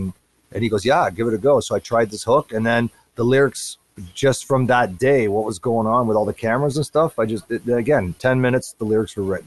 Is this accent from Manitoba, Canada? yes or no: no; Toronto, Ontario, Canada; we're all from the Toronto area, right?